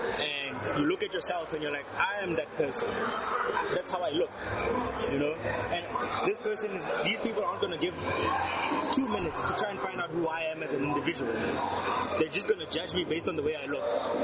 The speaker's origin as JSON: {"language": "English", "country": "South Africa", "said": "I'm a South African. This is South Africa."}